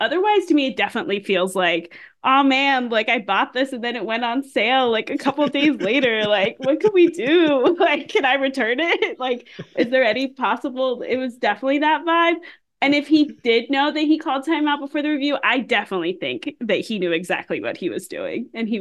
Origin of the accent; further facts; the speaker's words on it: Pittsburgh, Pennsylvania, United States; I grew up in Pittsburgh, for some context